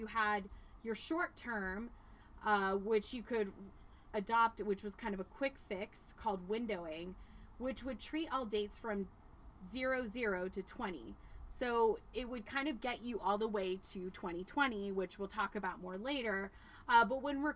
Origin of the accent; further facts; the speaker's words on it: Burbank, California, United States; Very different background than growing up in Burbank.